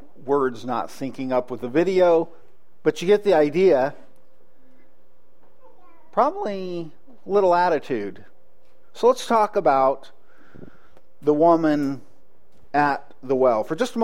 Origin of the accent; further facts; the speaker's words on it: Taft, California, United States; I grew up in Taft, California, and we went down there, and it was like 100, and I thought I was going to die.